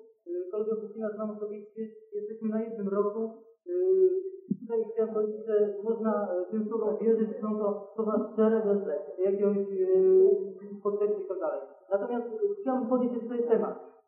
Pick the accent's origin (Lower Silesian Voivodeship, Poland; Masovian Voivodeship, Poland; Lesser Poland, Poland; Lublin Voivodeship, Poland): Lublin Voivodeship, Poland; Lublin; jestem z Lublina